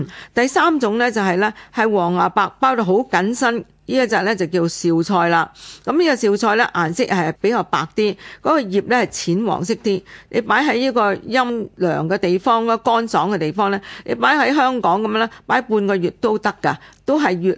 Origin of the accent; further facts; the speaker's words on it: Guangdong, China; 咁我哋廣東人就愛嚟，譬如打邊爐啦